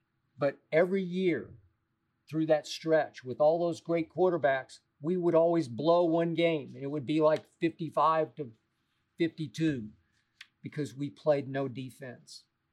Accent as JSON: {"language": "English", "town": "Oklahoma City", "region": "Oklahoma", "country": "United States", "tie": "born or raised there", "said": "I grew up in Oklahoma City. I was born into Oklahoma Sooner football fandom and culture. That team has meant so much to my state"}